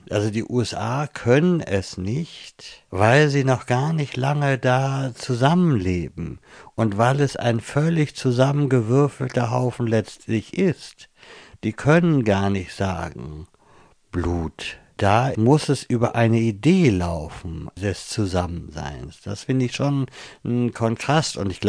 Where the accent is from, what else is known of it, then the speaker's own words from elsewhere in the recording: Hamburg, Germany; auf jeden Fall bin ich auf eine gewisse Weise schon Hamburger, aber da sind ganz viele andere Strömungen noch mit dabei.